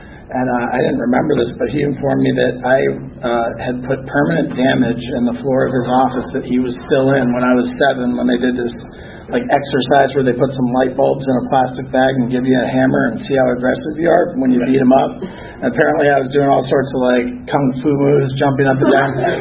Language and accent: English; Boston, Massachusetts, United States; I'm actually originally from Boston.